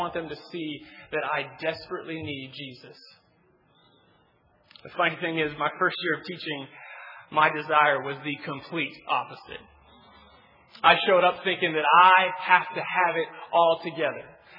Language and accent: English; Pacific Northwest, United States; Now, growing up in the Northwest, I'm not too familiar with East Coast bodies of water.